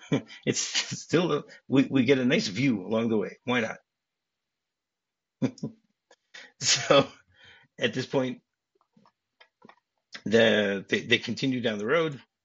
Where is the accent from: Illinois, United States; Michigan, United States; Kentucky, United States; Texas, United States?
Michigan, United States; I grew up in Michigan, and we used to travel quite often between the East Coast and Michigan.